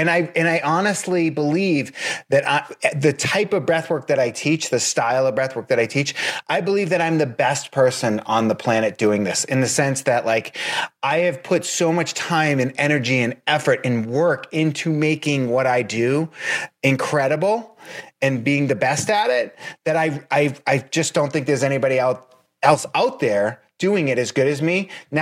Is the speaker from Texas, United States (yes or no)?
no; Boston, Massachusetts, United States; I'm from Boston originally. I grew up on the South Shore of Boston, which is one of the most Irish places in America.